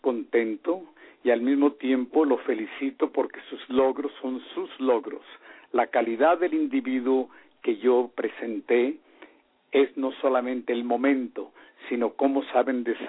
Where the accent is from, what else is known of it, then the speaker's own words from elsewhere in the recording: Mexico; moved away as an adult; cuando yo me vine de México en 1945, 46, lo hice por una razón muy grande.